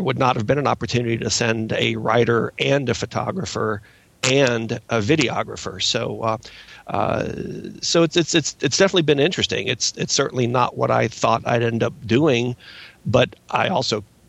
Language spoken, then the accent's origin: English; Lexington, Kentucky, United States; also born or lived in Cleveland, Ohio; now in Frederick, United States; Well, originally from Cleveland, Ohio, but spent most of my childhood and formative years in Lexington, Kentucky